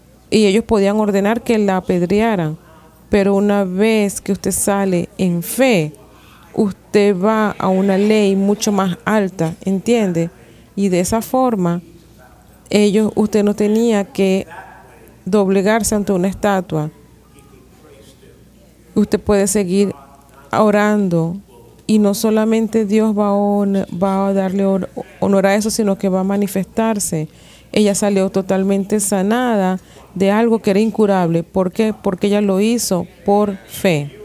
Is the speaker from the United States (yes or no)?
yes; Tuskegee, Alabama, United States; born there; Como yo nací en Tuskegee, mi mamá me llevaba a la iglesia